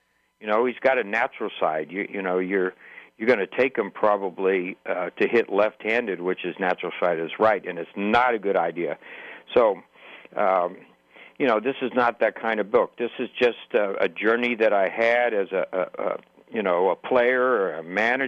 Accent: California, United States; I grew up in North California. I almost said Carolina, but that's way too far.

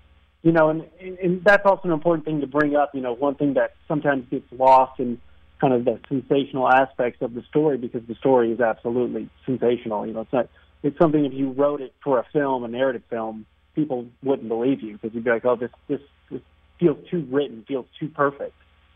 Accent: Iowa, United States; I live in the Midwest. I'm from Iowa.

